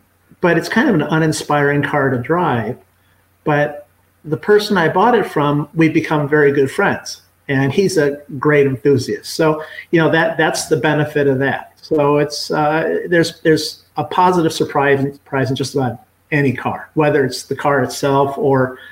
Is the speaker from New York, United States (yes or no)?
no; Akron, Ohio, United States; I grew up in Akron and it was basically hot rodders and, you know, basically big American muscle cars when I was growing up.